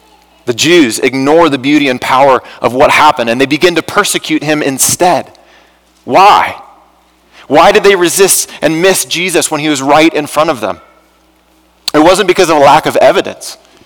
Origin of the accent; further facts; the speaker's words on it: Boulder, Colorado, United States; I am a Boulder native. I grew up in and around Boulder. My whole family is from here.